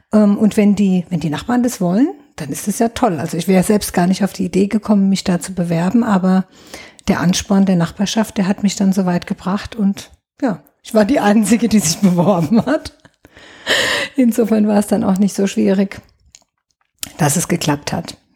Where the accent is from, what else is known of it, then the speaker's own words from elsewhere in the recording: Neustadt an der Weinstraße, Rhineland-Palatinate, Germany; Ich bin gebürtige Neustadterin, komme aus dem Afrikaviertel. Das ist Luftlinie 3 Kilometer von hier, direkt hinter dem Leibniz-Gymnasium steht mein Elternhaus. Und bin hier auch nie weggegangen.